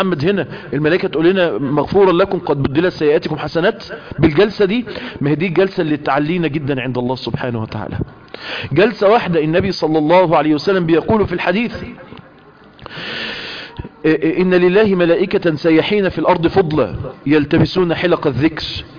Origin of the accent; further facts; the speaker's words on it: Mansoura, Dakahlia, Egypt; انا من المنصورة